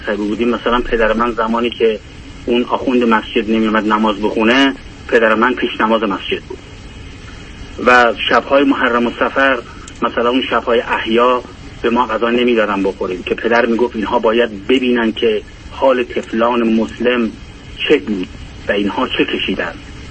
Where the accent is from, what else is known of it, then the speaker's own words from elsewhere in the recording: Iran; born there; در ایران من در یک خانواده 9 نفره به دنیا اومدم و من بچه آخر هستم